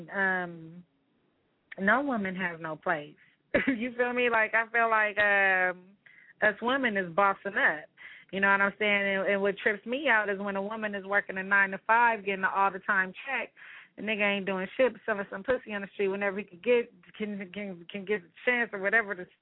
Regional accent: Los Angeles, California, United States; And, of course, I'm from South Central L.A., so I am surrounded by pimps, hoes, gangsters, pranks, everything.

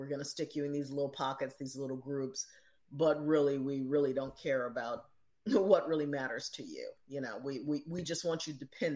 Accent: Chicago, Illinois, United States; Grew up in Chicago, Illinois. So talk about machine politics.

